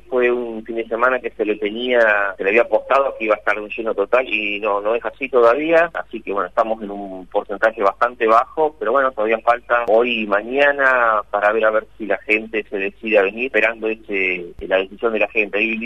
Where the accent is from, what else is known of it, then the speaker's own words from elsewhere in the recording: Argentina; como somos los argentinos de futboleros